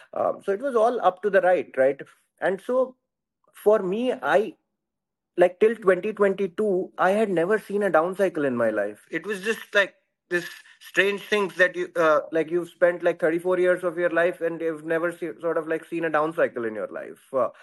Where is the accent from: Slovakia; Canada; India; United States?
India; English is a second language; I come from India. Like I think like I grew up like in a family of like civil servants in general.